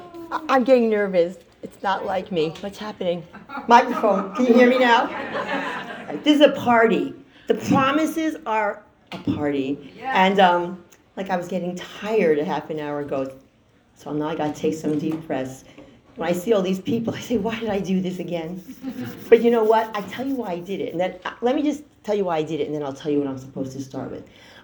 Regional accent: Mamaroneck, New York, United States; I'm from Mamaroneck, New York.

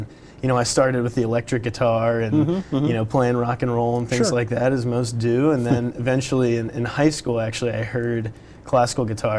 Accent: Florida, United States; now in Boston, United States; It's a long story. I'm originally from Florida.

